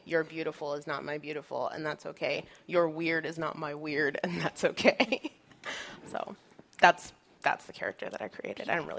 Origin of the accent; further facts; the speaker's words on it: Corvallis, Oregon, United States; So when I was a kid, I was actually one of the only black kids in my entire city. I grew up in Corvallis, Oregon, and the only black kid at my high school.